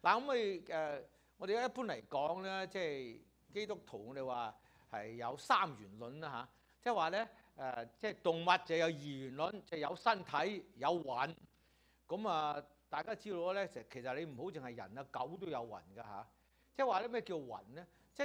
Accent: China; 所以所羅門都同意我哋中國人嘅睇法㗎，咁或者我哋中國人同意所羅門乜都好啦，係咁樣。

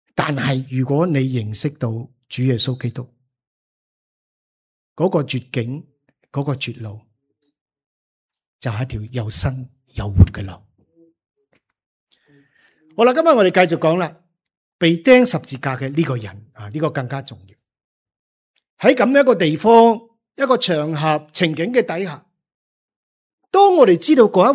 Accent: Gaozhou, Guangdong, China; 人家会问你从哪里来的、我在广东高州

